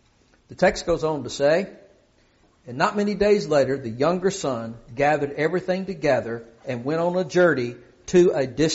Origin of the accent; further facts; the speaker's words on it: Kentucky, United States; But when I grew up in Kentucky, I had relatives that raised hogs.